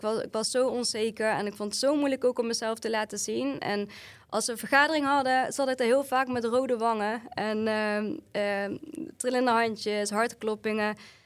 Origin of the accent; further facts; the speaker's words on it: North Brabant, Netherlands; now in Hilversum, Netherlands; Ik ben vanuit Brabant ben ik naar Hilversum verhuisd.